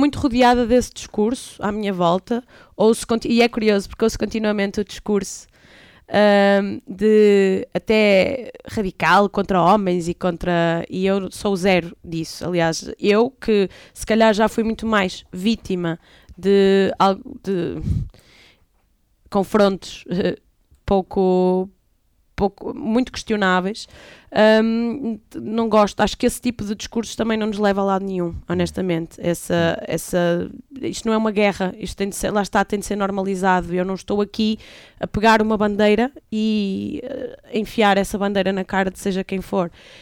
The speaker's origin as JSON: {"language": "Portuguese", "town": "Braga", "region": "Norte", "country": "Portugal", "tie": "born or raised there", "also_born_or_lived": "Berlin", "said": "eu cresci em Braga e eu sempre fui excêntrica, vá, em Braga."}